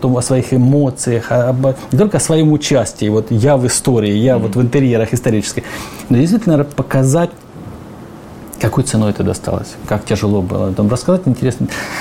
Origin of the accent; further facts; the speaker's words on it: Belgorod Oblast, Russia; born there; Да, я родился в Прохоровском районе, сейчас живу в Прохоровке.